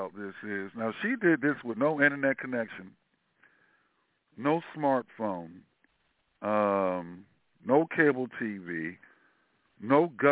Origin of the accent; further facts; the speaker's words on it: Washington, District of Columbia, United States; born there; I was born in Freedmen's Hospital in D.C.